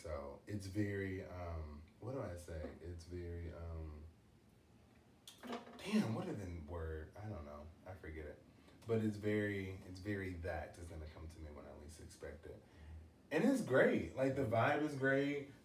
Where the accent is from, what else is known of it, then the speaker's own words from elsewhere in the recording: Portland, Oregon, United States; born there; also born or lived in Washington, D.C.; fun fact, I was born in Portland, Oregon. I say I'm from DC because that's when I felt like I was more of an adult.